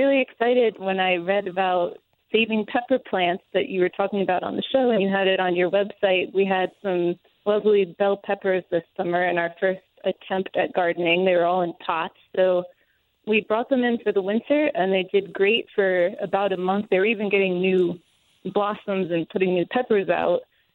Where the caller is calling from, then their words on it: Jenkintown, Pennsylvania, United States; I'm from Jenkintown, Pennsylvania.